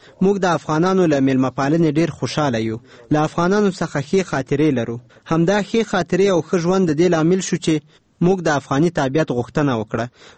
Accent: Iran; now in Afghanistan; زه ایرانی یم، له دیارلسو کلونو را په دې خوا په افغانستان کې د مهاجرت شپې ورځې تېروم.

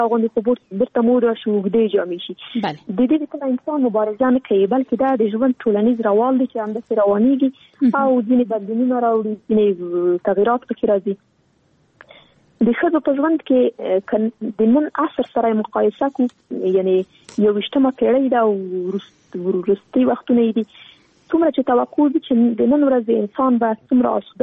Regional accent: Afghanistan; نن ورځ موږ څومره کلونه کېږي چې په افغانستان کې جګړه روانه ده. زه خو شخصا په جګړه کې پیدا شوی یم، دا دې په جګړه کې را لویه شولم

